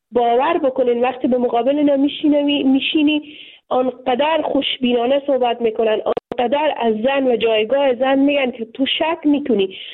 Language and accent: Persian; Afghanistan; ما به عنوان یک دختر مسلمان، میمانای برنامه شما و شنونده های شما اکثرا مسلمان از افغانستان هستیم، به خانواده های مسلمان در یک خانواده های سنتی که ارزش ها و باورهای دینی فرهنگی و اجتماعی خود خود داشته ما بزرگ شدیم